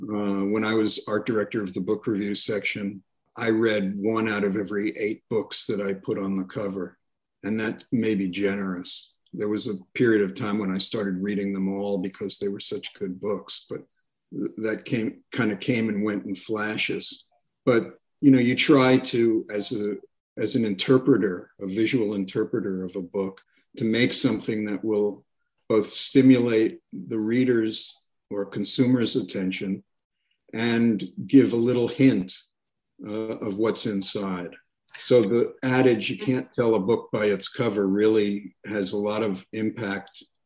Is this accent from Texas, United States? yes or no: no; New York, United States; I speak with no R's because I'm from New York.